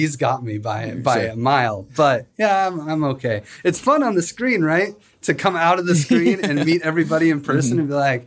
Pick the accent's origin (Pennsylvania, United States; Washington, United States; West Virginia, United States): Washington, United States; Spokane; I grew up in Spokane, which is like part near in Washington State, near Idaho.